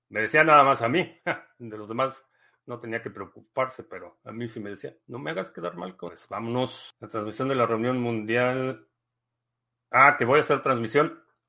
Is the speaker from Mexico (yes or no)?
yes; Mexico City, Mexico; Lo que sí es que crecí en la Ciudad de México. He vivido y viajado.